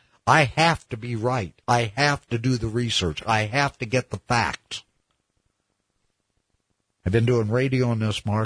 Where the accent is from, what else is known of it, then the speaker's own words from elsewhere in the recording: United States; And that's not what I want as an American. I'm proud of my country.